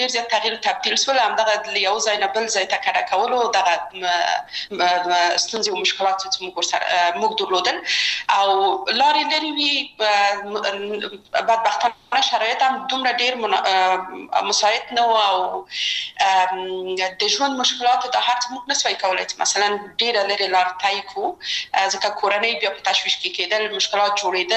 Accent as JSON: {"language": "Pashto", "region": "Kabul", "country": "Afghanistan", "tie": "born or raised there", "said": "زه اصلا د میدان وردګ ولایت یم او په کابل کې بیا زیږیدلی یم. په کابل کې زیږیدلی یم، په کابل کې لوی شوم، په کابل کې مې درسونه وویل او ټول کارونه او فعالیتونه مې په کابل کې و."}